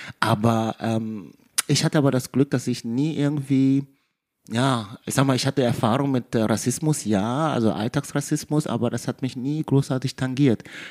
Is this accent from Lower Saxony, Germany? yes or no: no; Hagen, North Rhine-Westphalia, Germany; Ja, aber aufgewachsen bin ich in Hagen.